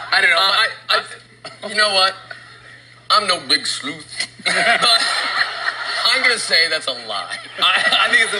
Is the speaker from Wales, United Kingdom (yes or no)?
no; London, United Kingdom; I'm from London, and I'm a bloke from London.